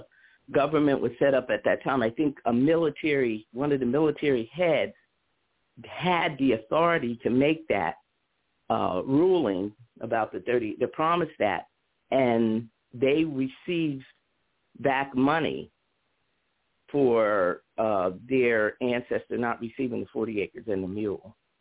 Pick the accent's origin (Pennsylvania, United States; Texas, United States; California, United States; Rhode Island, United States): Pennsylvania, United States; But and that's growing up in Pennsylvania.